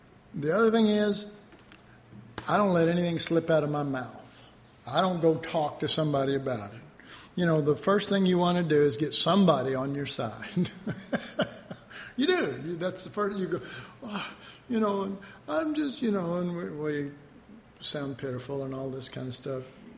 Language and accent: English; Dallas, Texas, United States; I was raised in Oak Cliff, and I learned how to push back. And some of you go, oh, it can't be that bad, but I'm just telling you, I was raised in Oak Cliff.